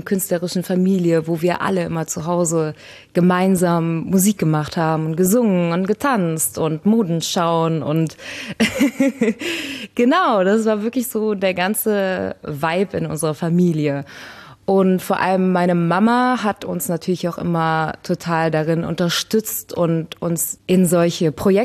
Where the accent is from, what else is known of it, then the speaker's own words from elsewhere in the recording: Trier, Rhineland-Palatinate, Germany; ich habe natürlich die letzten Jahre nicht in Trier gelebt, aber ich komme ursprünglich aus Trier und ich bin hier aufgewachsen, habe meine ganze Kindheit und Jugend hier verbracht